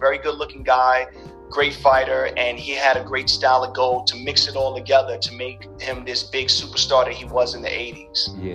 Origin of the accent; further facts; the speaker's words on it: New York, United States; But growing up in New York in that time, I mean, it was a little rough, you know.